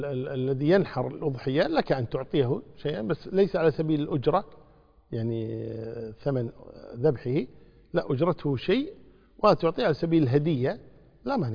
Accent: Kuwait; يعني عندنا في الكويت، أنا ما أدري عن خارج البلد

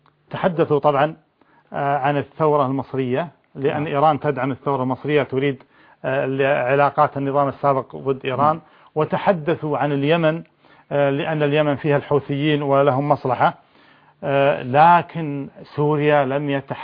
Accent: Kuwait; وهذا متعارف عليه طبعا عندنا في الكويت

